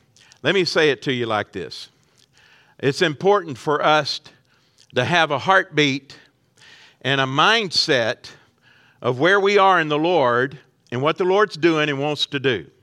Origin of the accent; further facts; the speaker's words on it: Texas, United States; Now, I grew up in the Piney Woods of East Texas, way back in the country.